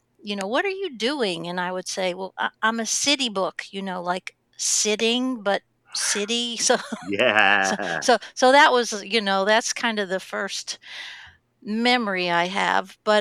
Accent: Pittsburgh, Pennsylvania, United States; And I grew up in Pittsburgh. So one place in Pittsburgh, I worked at a company

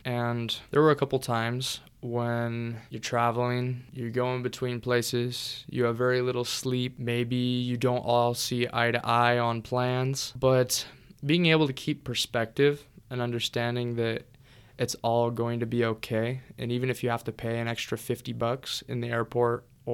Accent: United States; But in terms of being an American, anyone who wants to go over there right now, it might be as of November 14th, 2023.

